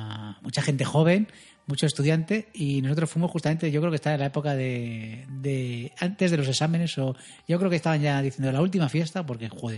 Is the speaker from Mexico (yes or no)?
no; Spain; somos fogosos, somos españoles, somos latinos